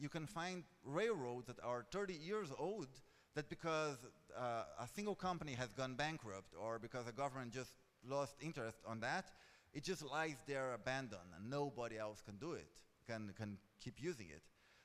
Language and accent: English; Brazil; English is a second language; I come from Brazil, and in Brazil there's literally nothing that's more than 500 years old